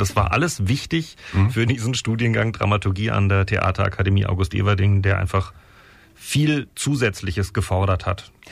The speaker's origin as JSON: {"language": "German", "town": "Lörrach", "region": "Baden-Württemberg", "country": "Germany", "tie": "born or raised there", "also_born_or_lived": "Schopfheim", "said": "Ja, das ist direkt an der Grenze zu Basel."}